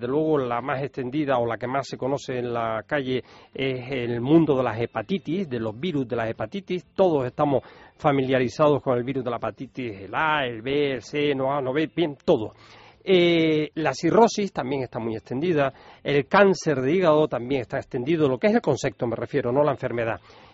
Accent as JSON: {"language": "Spanish", "region": "Canary Islands", "country": "Spain", "said": "Como diríamos en mi tierra, está usted un poquito fañoso."}